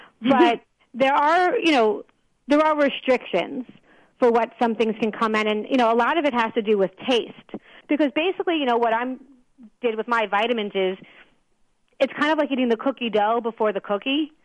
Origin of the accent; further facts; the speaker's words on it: New York, United States; I mean, I am from New York, so I met with the aides of some New York senators and congressmen.